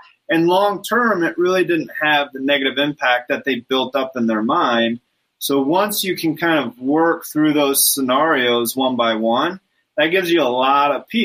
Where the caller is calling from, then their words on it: Mexico; I am calling from Mexico, just so I'd let you know.